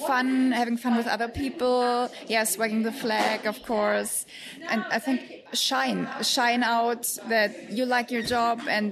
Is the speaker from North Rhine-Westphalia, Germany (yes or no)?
no; Munich, Bavaria, Germany; English is a second language; I'm from Munich, and I'm a grid girl.